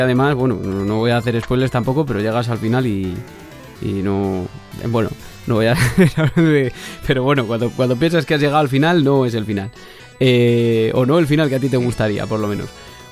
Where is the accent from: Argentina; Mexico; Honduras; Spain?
Spain; Castile and León; yo soy castellano leonés de siempre, vaya.